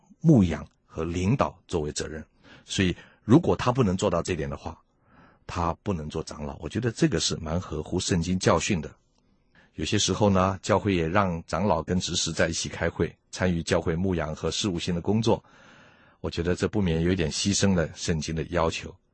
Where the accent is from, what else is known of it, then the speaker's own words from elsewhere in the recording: China; 我们中国人喝酒的时候是干杯啊干杯啊，一瓶一瓶的灌哈